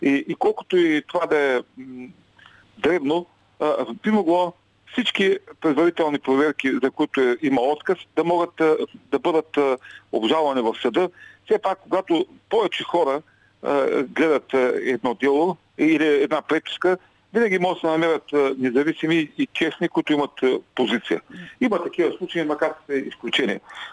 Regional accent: Turkey; от Турция съм.

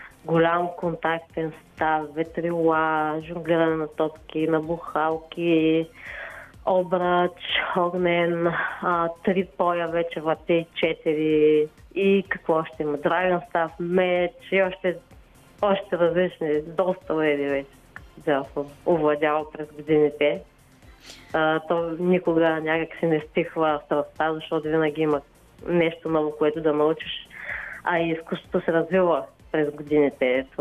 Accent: Gabrovo, Gabrovo Province, Bulgaria; Бях в Габрово. Аз съм си от Габрово родом и там видях за пръв път.

